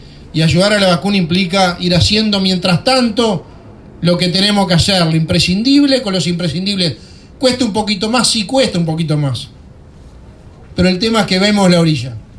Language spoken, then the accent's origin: Spanish; Uruguay; nos tiene que unir como sociedad y como uruguayos.